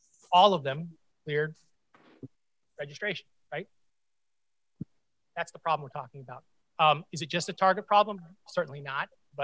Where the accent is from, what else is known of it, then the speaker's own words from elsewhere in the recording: Minnesota, United States; I'm from Minnesota, right?